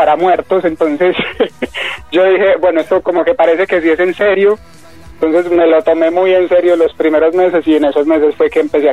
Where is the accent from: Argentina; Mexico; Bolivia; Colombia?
Colombia; Medellín, Antioquia; Bueno, yo soy de Medellín, Colombia.